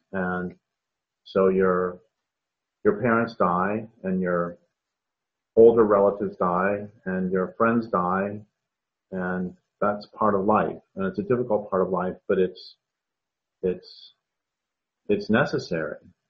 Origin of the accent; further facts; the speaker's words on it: Colorado, United States; moved away as an adult; I grew up in Colorado, and one of the reasons I left in 1984 was that there were too many people